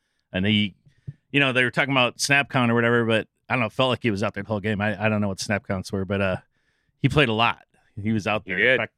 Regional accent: Chicago, Illinois, United States; I grew up in Chicago, so I know.

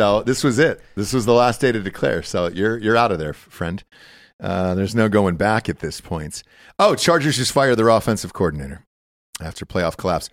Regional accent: Georgia, United States; Because people forget, I grew up in Georgia. So, like, all of my entire high school went to University of Georgia.

